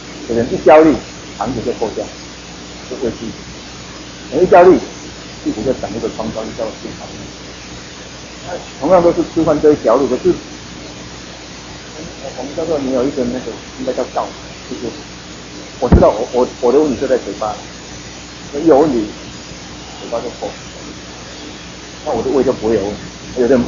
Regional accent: Taiwan; 我们台湾人他们都拜拜

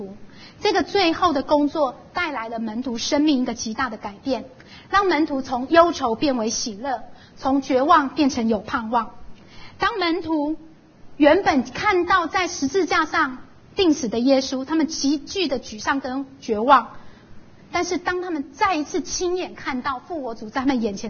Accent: Taiwan; 因为这一群泰国的朋友们是来到我们台湾在帮我们台湾人做事

